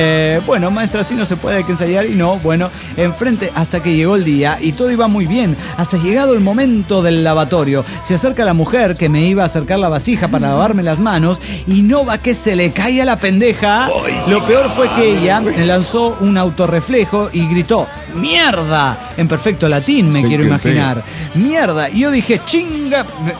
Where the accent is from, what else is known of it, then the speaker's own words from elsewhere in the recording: Guadalajara, Jalisco, Mexico; de Guadalajara, Jalisco, México.